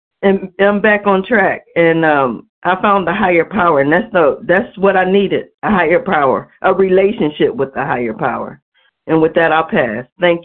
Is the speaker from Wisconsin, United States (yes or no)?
no; Cleveland, Ohio, United States; I'm from Cleveland, Ohio, compulsive overeater.